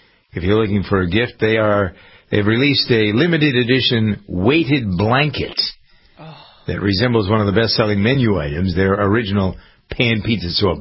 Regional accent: Framingham, Massachusetts, United States; There's a food bank here in Framingham, my hometown

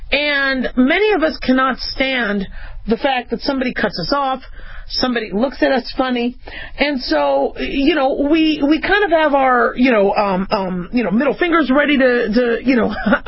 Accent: Phoenix, Arizona, United States; Phoenix? I grew up in Phoenix. We're not rude.

